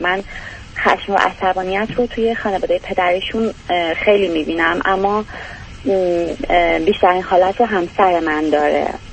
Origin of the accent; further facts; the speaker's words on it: Iran; moved away as an adult; now in Europe; حدود 9 ساله که خارج از ایران هستیم.